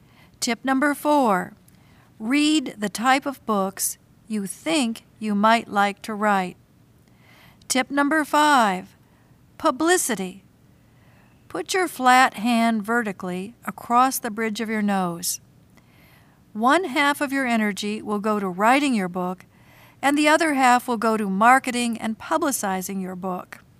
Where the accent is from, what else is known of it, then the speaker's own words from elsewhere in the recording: Flint, Michigan, United States; born there; I was born in Flint, Michigan, and I'm a University of Michigan graduate.